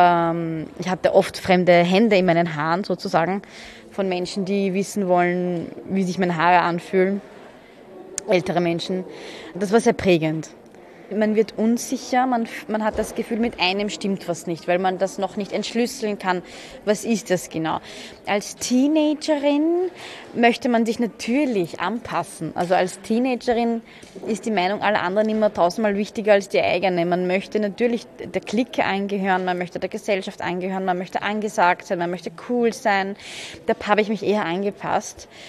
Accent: Vienna, Austria; Ich bin in Floridsdorf aufgewachsen, im 21. Dort war ich die ersten elf Jahre meines Lebens. Und jetzt, seit über 20 Jahren, sind wir im Kretzel, im 22. Gemeindebauten pur.

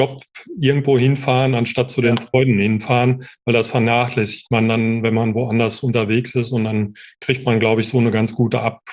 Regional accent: North Rhine-Westphalia, Germany; Ja, ich bin tatsächlich, außerhalb würde man sagen, Kind des Ruhrgebiets. Bin also tatsächlich in Mahl aufgewachsen.

